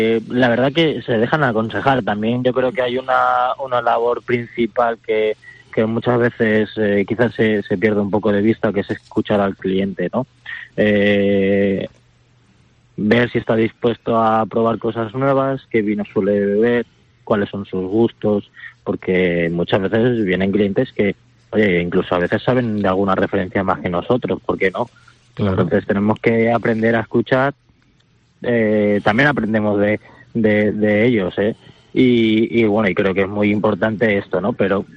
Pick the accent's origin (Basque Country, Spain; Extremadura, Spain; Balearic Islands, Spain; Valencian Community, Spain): Valencian Community, Spain; y yo como valenciano es algo que defiendo.